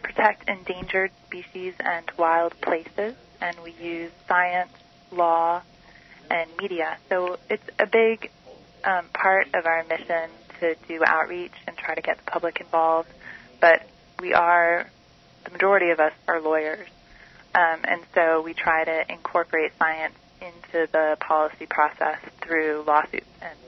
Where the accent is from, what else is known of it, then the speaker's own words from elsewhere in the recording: East Coast, United States; I grew up on the East Coast, going to the ocean and eating seafood.